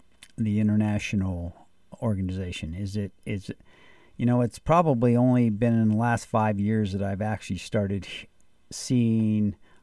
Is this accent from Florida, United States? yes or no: no; California, United States; I grew up in California, and everybody in the Central Valley irrigated.